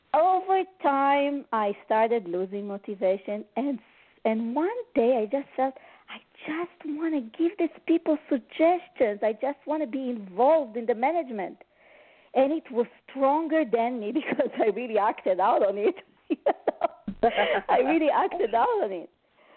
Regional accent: Montreal, Quebec, Canada; So one day I saw those ladies that are going downtown here in Montreal, because I'm from Montreal, Canada.

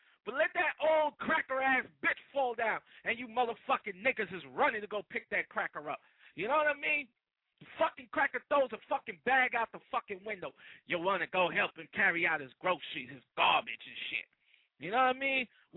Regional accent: New York, United States; also born or lived in California; I'm from New York. I'm from Cali. My birthright is in Jamaica. I lived in New York. Love New York, but I love the West more.

